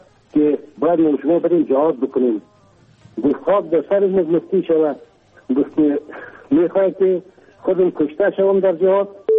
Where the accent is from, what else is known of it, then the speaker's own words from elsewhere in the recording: Kabul, Afghanistan; اصلا از کابل هستم،